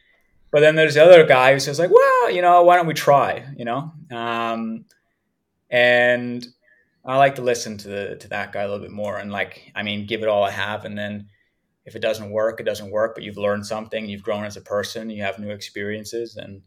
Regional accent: Canada; growing up in Canada where cycling was not very popular

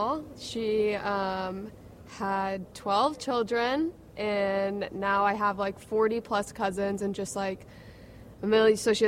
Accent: Cincinnati, Ohio, United States; Yeah, she's back in my hometown, Cincinnati.

